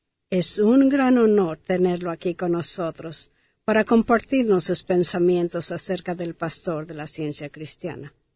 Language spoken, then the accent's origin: Spanish; Mexico; En la querida iglesia en la cual crecí en México